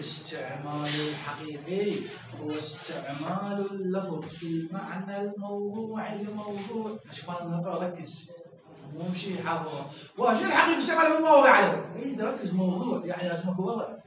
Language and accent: Arabic; Iraq; ولكن احنا بعد عراقيين نعرف روحنا بأجل ما كنا عايشين فيه